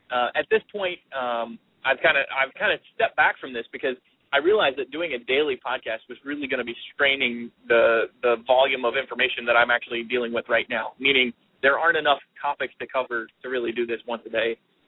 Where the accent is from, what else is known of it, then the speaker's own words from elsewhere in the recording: Kentucky, United States; I attended PodCamp Cincinnati here, and I'm from Northern Kentucky.